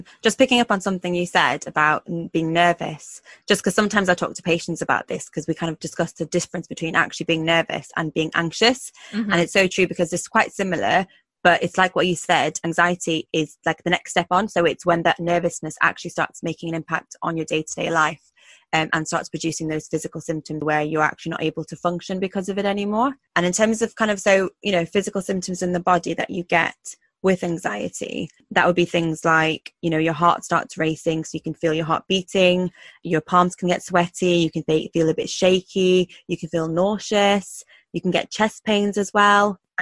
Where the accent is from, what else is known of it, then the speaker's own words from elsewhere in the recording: United Kingdom; the podcast where we, as two British South Asian doctors, press unmute on the conversations we need to be having more of in our communities.